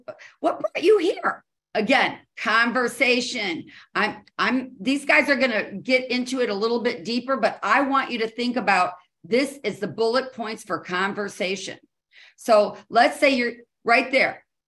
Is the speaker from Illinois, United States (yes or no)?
yes; Chicago, Illinois, United States; born there; now in Dallas, United States; I was born in Chicago and I moved to Dallas. So I guess I'm a Texan.